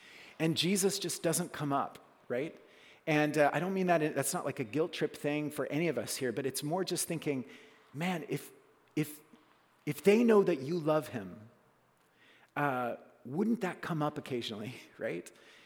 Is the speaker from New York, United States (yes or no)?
no; Oklahoma, United States; And I was able to show her my hometown. I'm from Oklahoma, and I got to show her around and meet the family and the friends.